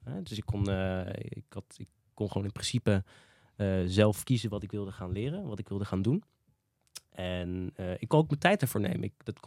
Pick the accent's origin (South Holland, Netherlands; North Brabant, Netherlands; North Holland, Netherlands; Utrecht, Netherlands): South Holland, Netherlands; The Hague; Ik ben echt een Hagenees. Ik ben eigenlijk echt opgegroeid in de Schilderswijk